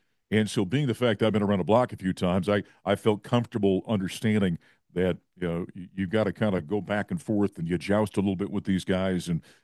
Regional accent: North Dakota, United States; Growing up in North Dakota, where I did, the Minnesota Timberwolves were years away, so there wasn't a regional team that we followed.

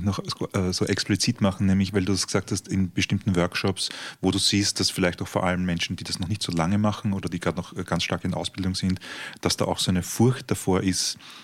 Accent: Baden, Lower Austria, Austria; ich komme aus Baden bei Wien, gut aufgewachsen

